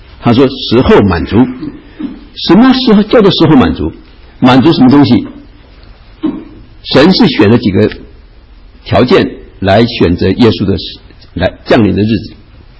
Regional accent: China; 我们中国人大概是2个钟头算一个时辰吧

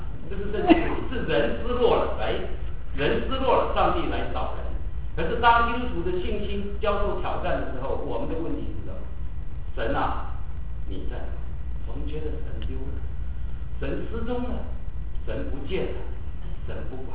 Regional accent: China; 我们中国人所说的，那我命不好，我命苦

